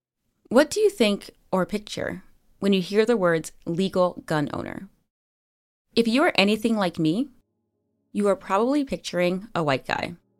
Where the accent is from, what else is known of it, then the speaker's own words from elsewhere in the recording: New Jersey, United States; I grew up on the Jersey Shore in the 90s and early 2000s.